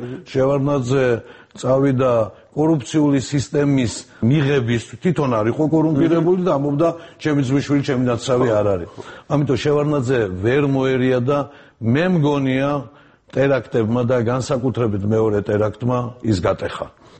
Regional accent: Batumi, Adjara, Georgia; მე ბათუმში გავიზარდე და უცხოელებად ართვლიდი პოლონელებს და ბულგარელებსაც კი

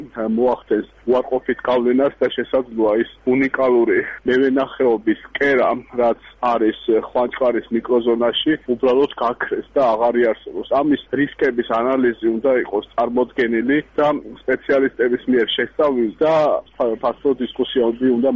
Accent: Racha-Lechkhumi and Kvemo Svaneti, Georgia; რაჭველი ვარ ჩემ სოფელს ვიცავ და ჩემ კულტურას ვიცავ

